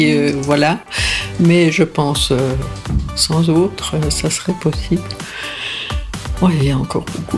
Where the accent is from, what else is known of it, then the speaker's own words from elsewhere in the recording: Zurich, Switzerland; first language fr; j'ai toujours aimé parler français parce que c'était ma première langue. Et puisque j'ai fait mes écoles à Zurich, j'ai essayé de prendre la première occasion pour m'orienter vers un univers roman pour que je puisse reparler le français.